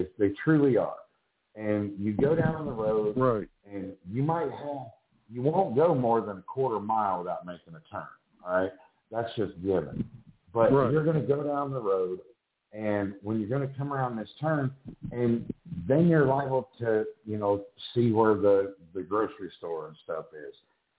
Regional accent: North Carolina, United States; And I grew up in North Carolina, all through that area.

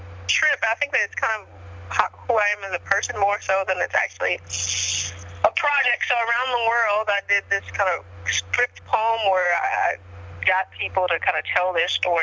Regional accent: New York, United States; I grew up fairly poor in New York, where there's very visible dichotomy and systemic both racism

